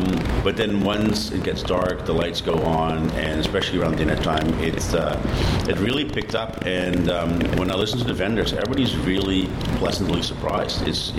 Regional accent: Amsterdam, North Holland, Netherlands; English is a second language; because I'm European, I'm from Amsterdam

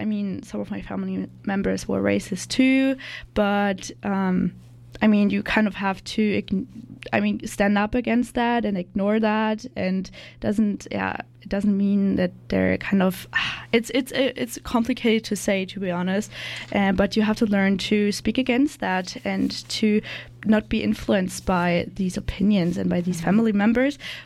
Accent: Germany; So I grew up in Germany

